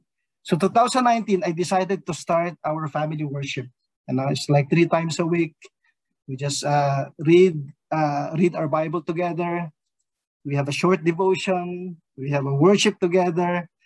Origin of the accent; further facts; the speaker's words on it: Philippines; first language Tagalog; English is a second language; coming from a country where you only speak Tagalog. Because in the Philippines, in my hometown, we only use Tagalog.